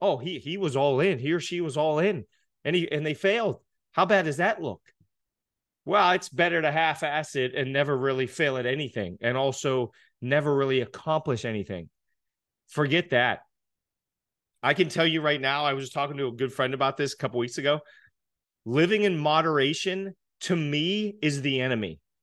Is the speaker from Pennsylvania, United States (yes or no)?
yes; Pittsburgh, Pennsylvania, United States; I'm from Pittsburgh, Pennsylvania.